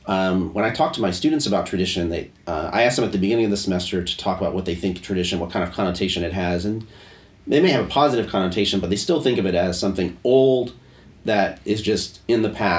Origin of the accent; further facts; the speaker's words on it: United States; because I'm American, sort of, it has sort of an American flavor to it.